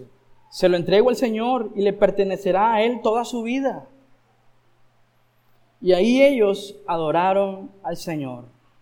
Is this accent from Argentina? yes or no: no; Nicaragua; Quizás nosotros, como nicaragüenses, nuestra cultura y idiosincrasia